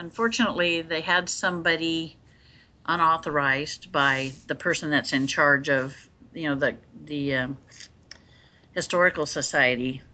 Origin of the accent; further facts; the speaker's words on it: Kansas, United States; now in Oregon City, United States; Yeah, I live up in Oregon City. I live on a farm in a rural Oregon City. But I was raised in Kansas, so I love the heat.